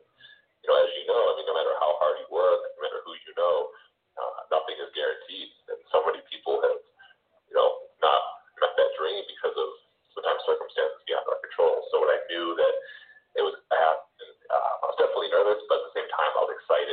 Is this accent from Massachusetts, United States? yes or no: yes; Massachusetts, United States; now in Florida, United States; but I'm from Massachusetts, so a lot of times I would travel home to see family